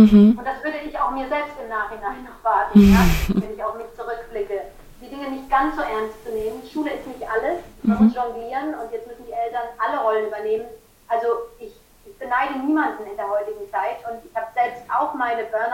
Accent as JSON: {"language": "German", "country": "Germany", "moved": "yes", "lives_now": "France", "said": "ich bin Deutsche, ich lebe in Frankreich, das seit 30 Jahren. Aber meine Seele ist tief Englisch, anglophon"}